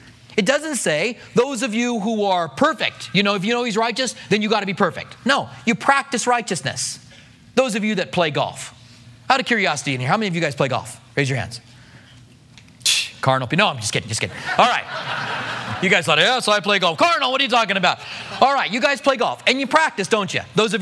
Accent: United States; You're right, I am an American.

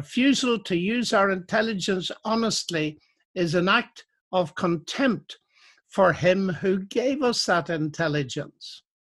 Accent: Ireland; And you'll forgive me as an Irishman, quoting our only Irish Nobel Prize winner for physics, E.T.S. Walton

